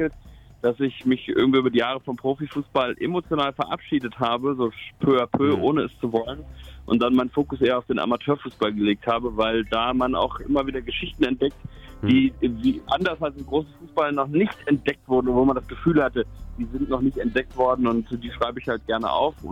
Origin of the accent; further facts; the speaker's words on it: Lower Saxony, Germany; born there; Das war Hannover 96, weil ich hier gebürtig aus der Ecke komme